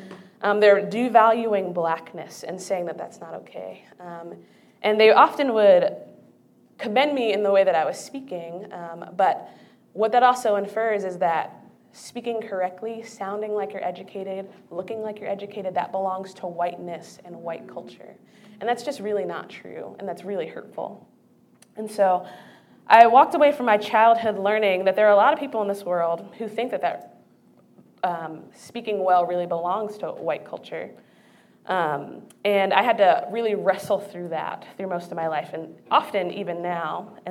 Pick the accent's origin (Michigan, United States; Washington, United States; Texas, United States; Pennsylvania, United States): Pennsylvania, United States; You see, I grew up in Berks County, Pennsylvania, rural farmland, and I was definitely the minority in the area.